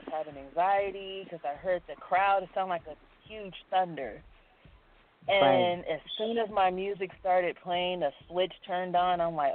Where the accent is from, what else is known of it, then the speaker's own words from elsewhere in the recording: United States; okay, I'm in another country, I'm American.